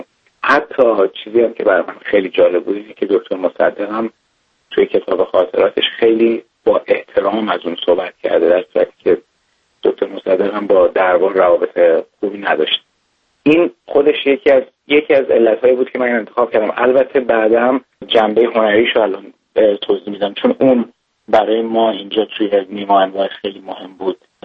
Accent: Iran; به خاطر اینکه ما ایرانی هستیم

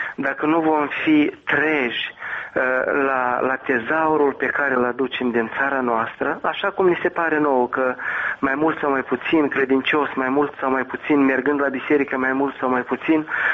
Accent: Moldova; pentru că sunt moldovean

